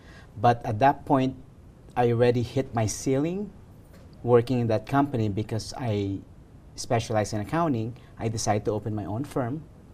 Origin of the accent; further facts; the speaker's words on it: Los Angeles, California, United States; also born or lived in Arizona / Nevada; I grew up in Los Angeles, educated in Arizona, and I had an opportunity to move to Nevada.